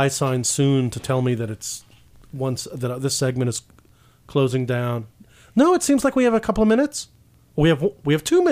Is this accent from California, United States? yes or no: no; Atlantic City, New Jersey, United States; I'm from Atlantic City, which is by no means a foodie mecca.